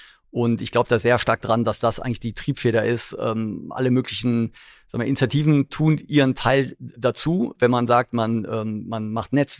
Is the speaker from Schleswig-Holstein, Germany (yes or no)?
no; Duisburg, North Rhine-Westphalia, Germany; Genau, ich komme ja aus Duisburg, da ist ja alles ganz anders.